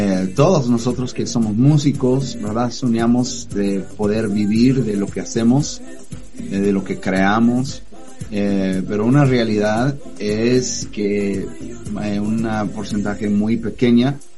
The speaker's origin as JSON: {"language": "Spanish", "town": "Dallas", "region": "Texas", "country": "United States", "lives_now": "Washington, United States", "said": "aunque soy de Dallas, actualmente estoy viviendo al norte del país de los Estados Unidos, en el estado de Washington."}